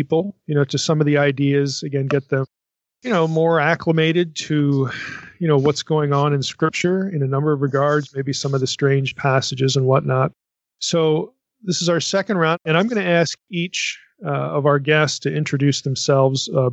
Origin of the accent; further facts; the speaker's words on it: Lebanon, Pennsylvania, United States; Well, just so you know, I'm from Lebanon, Pennsylvania. That's my hometown.